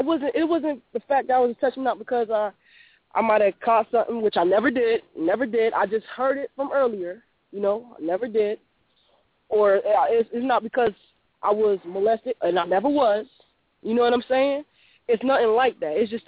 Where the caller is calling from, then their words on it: Syracuse, New York, United States; I'm calling from Syracuse, New York.